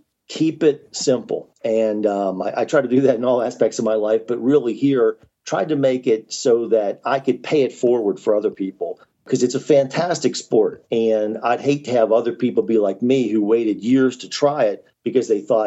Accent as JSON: {"language": "English", "region": "Pennsylvania", "country": "United States", "said": "Today is the latest I've ever fly fished for trout in my home state of Pennsylvania."}